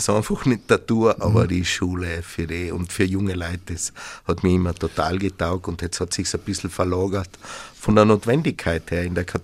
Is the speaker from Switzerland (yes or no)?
no; Lienz, Tyrol, Austria; meine Wurzeln sind ja auch da im Franziskanerkloster in Lienz, also schon lustig, dass ich da wieder da sein darf, wo ich aufgewachsen bin